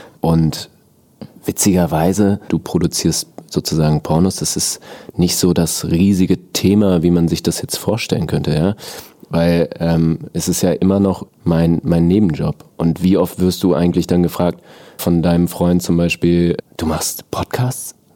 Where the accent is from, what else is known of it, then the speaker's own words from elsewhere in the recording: Northern Germany, Germany; Ich komme halt aus Norddeutschland, ne?